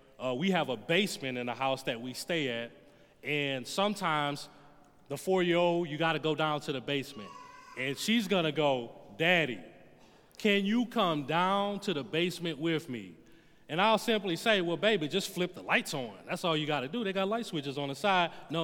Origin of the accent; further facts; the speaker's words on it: the South, United States; I mean, I'm from the South